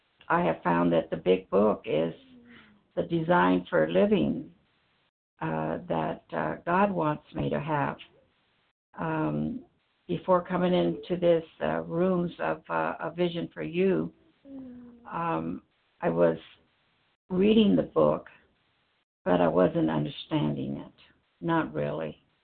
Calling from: Idaho, United States; Yes, I'm calling from Idaho, and it's Pacific time.

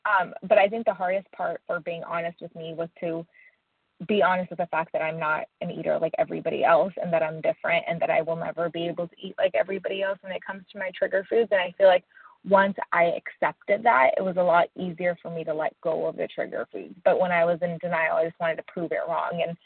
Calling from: Tampa, Florida, United States; I'm calling from Tampa, Florida.

